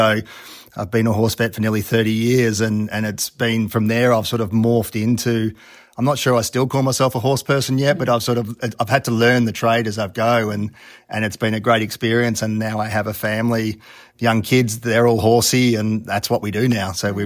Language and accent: English; Coffs Harbour, New South Wales, Australia; I'm from Coffs Harbour in Australia, so basically halfway up the east coast of Australia. So very nice part of the world, very similar to Southern California in many ways, weather-wise, and nice place to live.